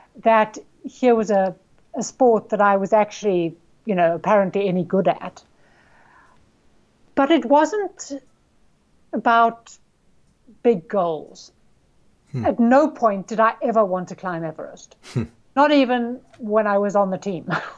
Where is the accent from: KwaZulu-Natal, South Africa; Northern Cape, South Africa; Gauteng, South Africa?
Gauteng, South Africa; Johannesburg; So I'm South African. I grew up in Johannesburg, which is a big city on a huge flat grass plain. And my family was very suburban.